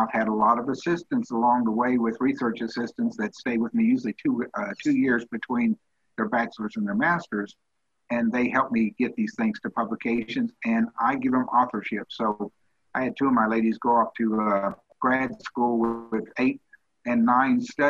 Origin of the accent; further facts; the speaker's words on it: Memphis, Tennessee, United States; As a young guy growing up in Memphis, Tennessee, football was big, and so I was heavy into playing football.